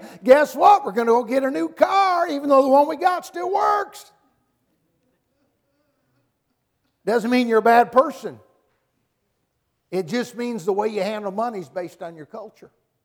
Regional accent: Boonville, Kentucky, United States; I was raised in Boonville, Kentucky. Population 100. True story. But it's worse than that. I actually grew up 17 miles south of Boonville.

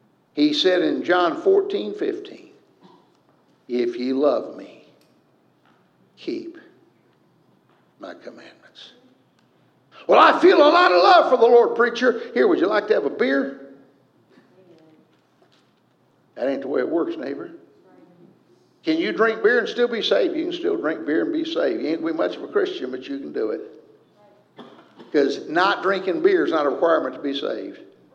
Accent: United States; I'm glad I was raised in America. I believe in democracy.

